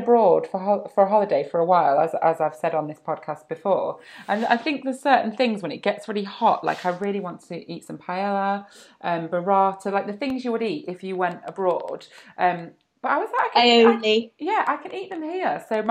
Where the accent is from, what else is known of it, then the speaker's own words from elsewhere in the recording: United Kingdom; I'm British. At the end of the day, I can't cope with these soaring temperatures.